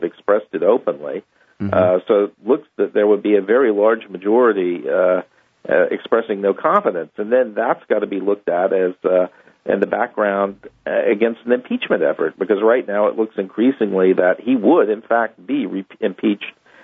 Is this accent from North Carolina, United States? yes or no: no; New Mexico, United States; Now, I'm from New Mexico, and you know, David Iglesias was long viewed as one of the real rising Republican stars in the state.